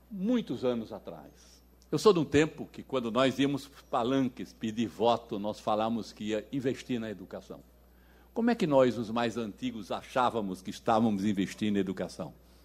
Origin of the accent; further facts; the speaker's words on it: Pernambuco, Brazil; E eu não tive o menor constrangimento, como pernambucano, de fazer muita força para essa obra vir para cá